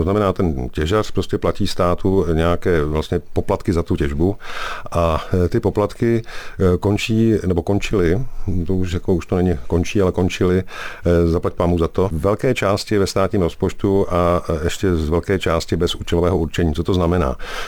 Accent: Sokolov, Karlovy Vary Region, Czechia; Já jsem rodák ze Sokolova, no přesně tak. Já jsem vyrostl na sídlišti Michal v Sokolově

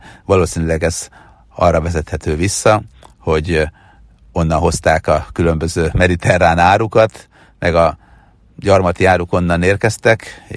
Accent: Hungary; nyilván itt lakom

